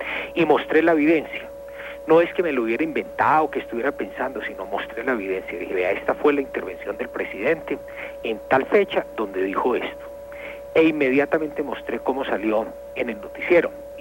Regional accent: Colombia; lo que uno debe hacer, por lo menos lo que yo haría como colombiano, es irlo a denunciar

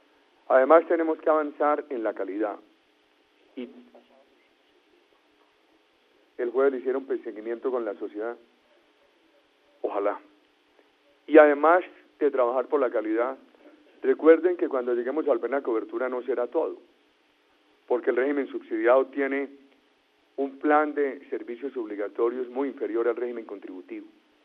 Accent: Puerto Wilches, Santander, Colombia; Ahora están esperando una reunión con ustedes en Puerto Wilches, de donde vengo

